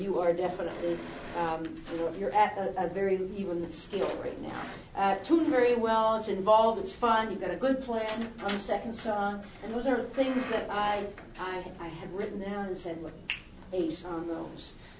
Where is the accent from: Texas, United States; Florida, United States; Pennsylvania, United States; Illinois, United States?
Pennsylvania, United States; Harleysville; I'm from Harleysville, Pennsylvania, right outside Philadelphia.